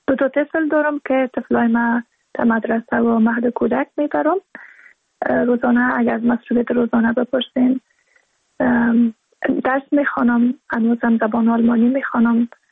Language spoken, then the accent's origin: Persian; Balkh, Afghanistan; که زادگاه من، که زادگاه رابعه و مولانا است، یعنی بلخ، ما تقریبا 30 سال پیش در بلخ زاده شدم و اونجا در مدرسه رفتم